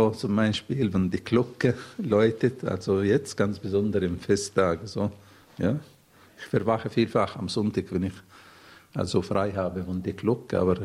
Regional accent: Palestine; So, ich kann so auf diese Art und Weise so Projekte in meiner Heimat unterstützen.

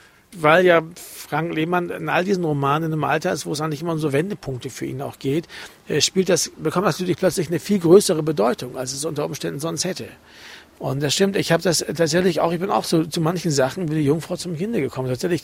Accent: Bremen, Germany; ich bin Bremer, Hanseat

